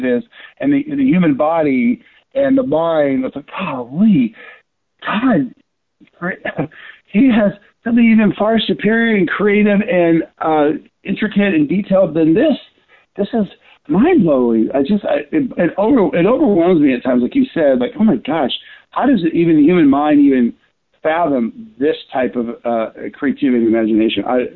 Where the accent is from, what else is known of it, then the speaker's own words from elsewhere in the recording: California, United States; I just love sunsets, being a Californian. So we see a lot of beach sunsets all the time.